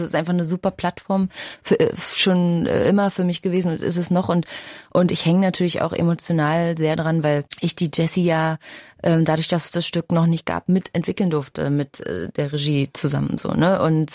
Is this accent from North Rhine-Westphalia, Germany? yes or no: no; Pankow, Berlin, Germany; weil ich bin ja aus Pankow